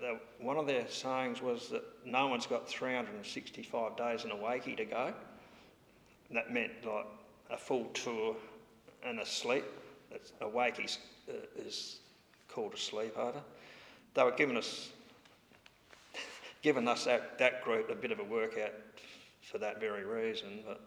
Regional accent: Coulter, South Australia, Australia; also born or lived in Port Lincoln / Mount Drummond; I was born in Port Lincoln. I lived at a little town called Coulter for 10 years. That was my grandmother's place. Then we moved up to our family farm at a place called Mount Drummond in 1961.

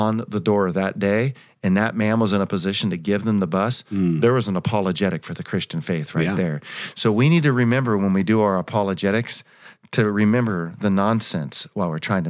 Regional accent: California, United States; I love California. I'm a Californian.

